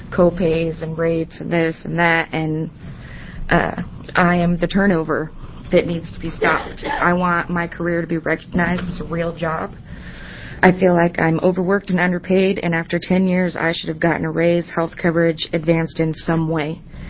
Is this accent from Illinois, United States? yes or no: no; Portland, Oregon, United States; I'm from Portland, Oregon, and I've been a child care provider through ERDC for almost 10 years.